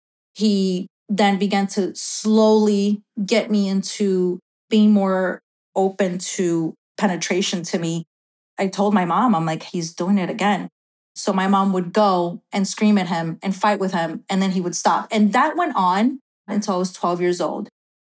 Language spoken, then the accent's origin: English; Brazil; I think he was missing a lot of my growing up in Brazil. He would be in and out from Belo Horizonte to Rio de Janeiro.